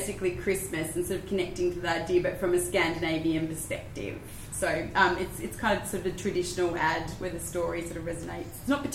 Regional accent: Australia; But as an Australian, I really enjoy it.

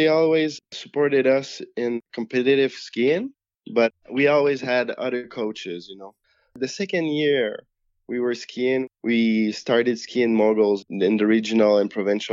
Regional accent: Quebec City, Quebec, Canada; I was born close to Montreal, but I spent most of my life growing up in Quebec City.

